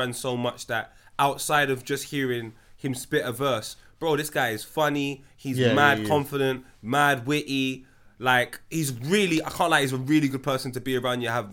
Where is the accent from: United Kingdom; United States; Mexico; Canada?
United Kingdom; Tottenham, London; When man say I'm from Tottenham, reshaping that. I'm from Wood. I'm from here.